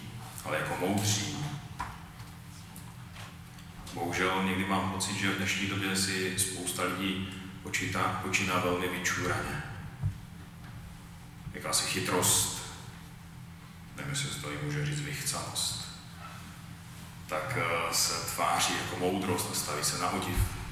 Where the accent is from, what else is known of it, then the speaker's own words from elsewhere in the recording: Opava, Moravian-Silesian Region, Czechia; pocházím z Opavy a teď momentálně pracuji a sloužím v Opavě.